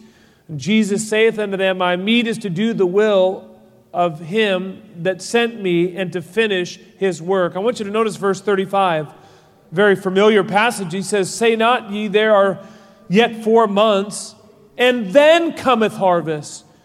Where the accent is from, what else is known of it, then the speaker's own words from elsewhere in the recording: Seattle, Washington, United States; I'm from Seattle, Washington. I'm 20 minutes north of Seattle is where our church is.